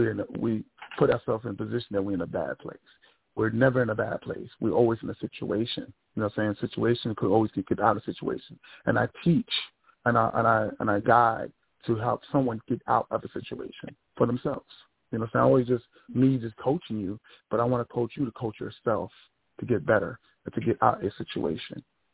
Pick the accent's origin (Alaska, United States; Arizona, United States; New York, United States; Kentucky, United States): New York, United States; Long Island; now in Atlanta, United States; I'm from New York, Long Island. So I live in Atlanta, Georgia. I've been here about 15 years now.